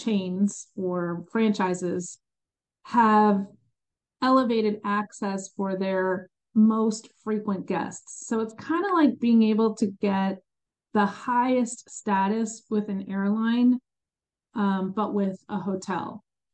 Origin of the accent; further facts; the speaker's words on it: New Jersey, United States; also born or lived in Chicago; now in Mooresville, United States; I grew up in New Jersey. I was born in Chicago, but grew up in New Jersey, and was the youngest of 3 kids, and now am a business owner, running a travel agency out of Mooresville, North Carolina.